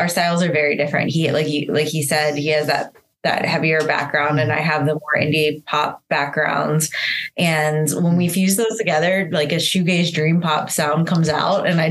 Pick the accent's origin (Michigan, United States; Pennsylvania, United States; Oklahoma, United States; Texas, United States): Pennsylvania, United States; Pittsburgh; born there; moved away as an adult; now in New York City, United States; Yeah, I was born in Pittsburgh, and I lived there until. I want to say 2010, and I decided to move to New York City to do music primarily and work.